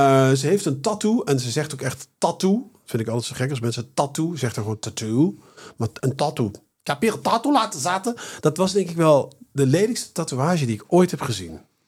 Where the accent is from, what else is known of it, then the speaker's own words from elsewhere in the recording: Eindhoven, North Brabant, Netherlands; Ik kom er zelf ook uit Brabant, dus het Eindhoven, niet uit Schijndel.